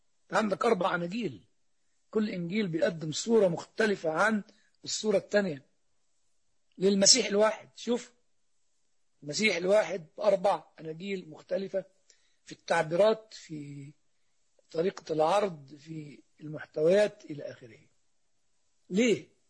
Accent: Upper Egypt, Egypt; وإن كان عندنا في الصعيد في قريتنا بالذات

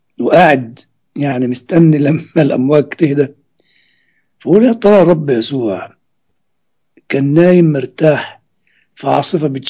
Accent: Upper Egypt, Egypt; عندنا في الصعيد يقول لك ايه، ساعة قطع الجريد يفعل الله ما يريد.

